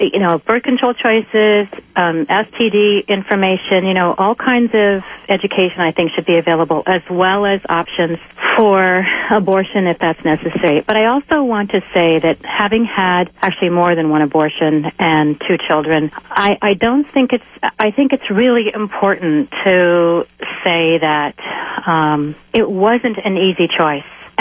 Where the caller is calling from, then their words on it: Oakland, California, United States